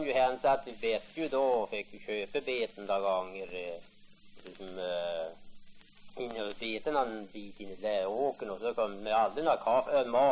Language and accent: Swedish; Tärna, Västerbotten County, Sweden; då vi säger vi kommer från Tärna